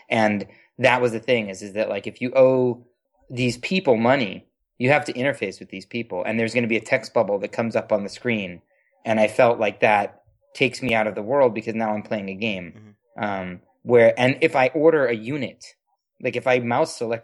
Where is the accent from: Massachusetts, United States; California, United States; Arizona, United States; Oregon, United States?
Massachusetts, United States; Boston; I am a New England Patriots fan because I am from Boston.